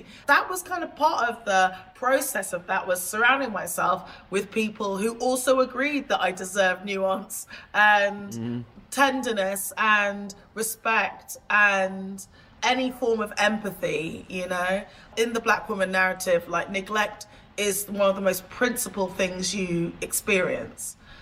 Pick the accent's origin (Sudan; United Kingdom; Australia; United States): United Kingdom; England; I'm an English woman, and so I've come from the OGs.